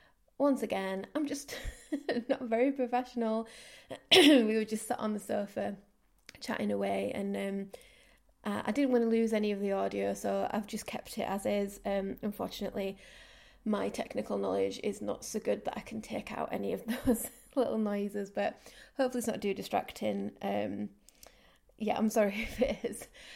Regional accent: Yorkshire and the Humber, United Kingdom; So, we're both from South Yorkshire.

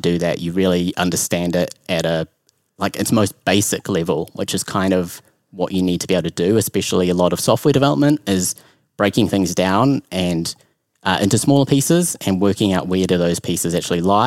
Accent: New Zealand; moved away; I saw more homeless people on one street corner than I did my entire life growing up in New Zealand.

